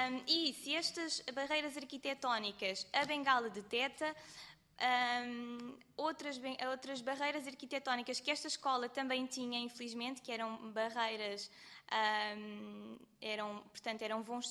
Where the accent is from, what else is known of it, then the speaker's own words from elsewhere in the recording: Azambuja, Lisbon, Portugal; Eu sou da Azambuja.